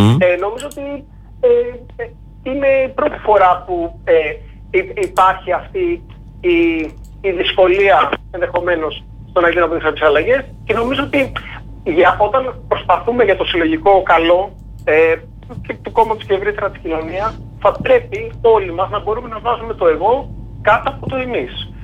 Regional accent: Crete, Greece; now in United States; την ιδιαίτερη πατρίδα μου, την Κρήτη, έτσι, το Λασίθι

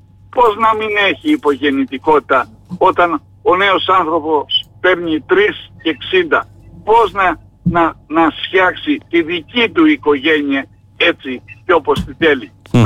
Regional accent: Crete, Greece; ολόκληρη την Ελλάδα και ειδικότερα την Κρήτη, την πατρίδα μου

